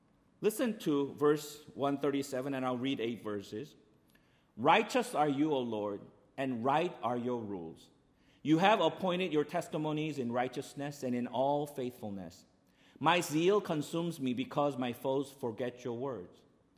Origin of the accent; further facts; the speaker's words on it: South Korea; English is a second language; When I was growing up in Korea in the 70s, in black and white TV